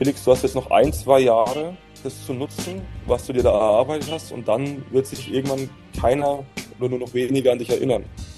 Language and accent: German; Würzburg, Bavaria, Germany; die meiste Zeit in meiner Heimat und Geburtsstadt Würzburg bei den Würzburg Baskets.